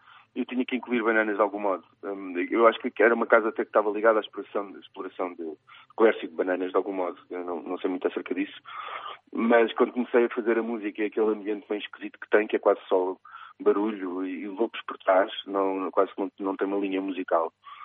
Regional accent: Queluz, Lisbon, Portugal; Lisboa, nasci mesmo em Lisboa e depois fui para Queluz, um subúrbio maravilhoso, estou a ser irónico, da linha de Sintra. Por acaso, um bom sítio para ser miúdo

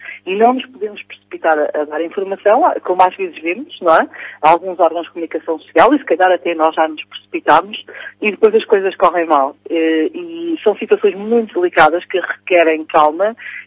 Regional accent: Ílhavo, Aveiro, Portugal; born there; Sim, Ilhavo. Em Ilhavo.

